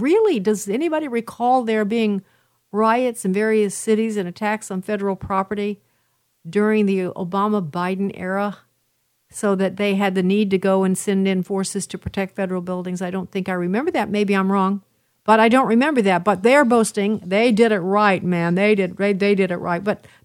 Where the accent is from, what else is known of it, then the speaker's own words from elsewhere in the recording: Chicago, Illinois, United States; I saw last night in Chicago, you know, again, my hometown